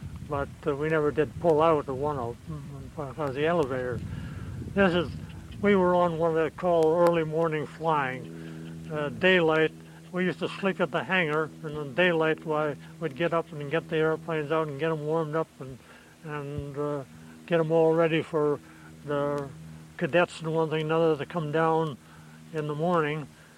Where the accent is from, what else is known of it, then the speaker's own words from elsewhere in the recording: Halifax, Nova Scotia, Canada; also born or lived in Sambro, Canada; I was born in Nova Scotia, at Sambro, Nova Scotia.